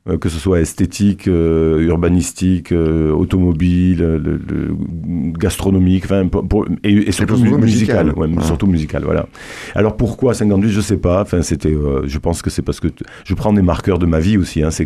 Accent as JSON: {"language": "French", "town": "Toulouse", "region": "Occitanie", "country": "France", "said": "Je venais de Toulouse, je faisais des allers-retours assez systématiquement"}